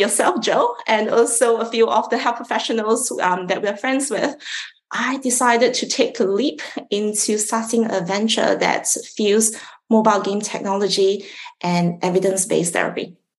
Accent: Malaysia; I grew up in Malaysia. It's a beautiful blend of cultures, languages, and foods, and that has just afforded me the abilities to speak a few different languages and also several Asian dialects.

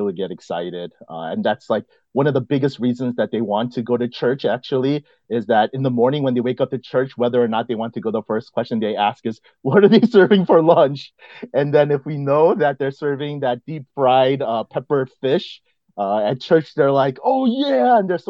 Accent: South Korea; I grew up in the Korean church because I'm Korean.

